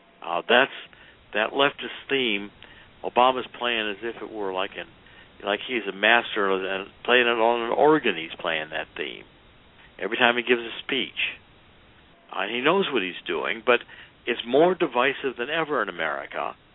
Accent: East Cleveland, Ohio, United States; I was born in East Cleveland. You have to understand, I grew up on Ardenall Avenue in East Cleveland. I understand East Cleveland very, very well, having moved out of there and followed it in subsequent years.

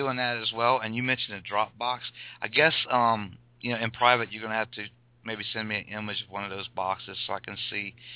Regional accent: Morgan City, Louisiana, United States; I'm originally from Morgan City, Louisiana, so I have an idea

